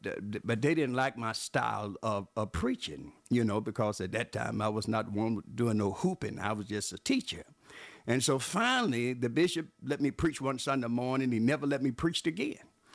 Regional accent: Memphis, Tennessee, United States; I think about Missionary Davis from my hometown there in Memphis, Tennessee.

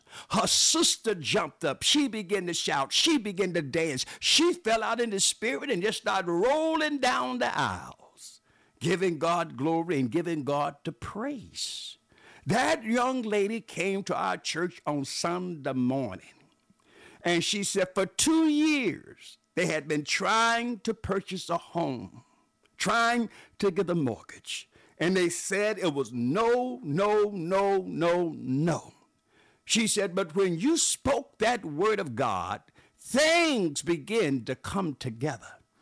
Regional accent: Memphis, Tennessee, United States; I think about Missionary Davis from my hometown there in Memphis, Tennessee.

